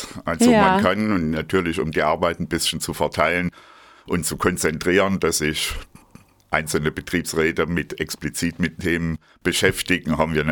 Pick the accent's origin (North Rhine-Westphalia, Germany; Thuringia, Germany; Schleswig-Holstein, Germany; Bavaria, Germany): Thuringia, Germany; born or raised there